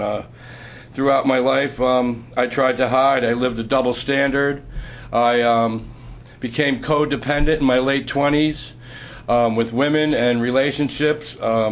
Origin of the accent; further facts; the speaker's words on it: South Brunswick, New Jersey, United States; I'm from South Brunswick, New Jersey.